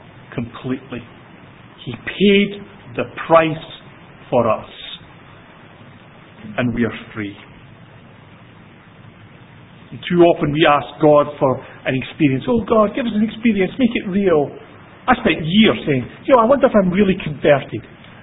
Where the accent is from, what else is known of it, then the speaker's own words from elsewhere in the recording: Edinburgh, Scotland, United Kingdom; because, you know, like I'm from Edinburgh, and you like, you just don't push yourself to the front.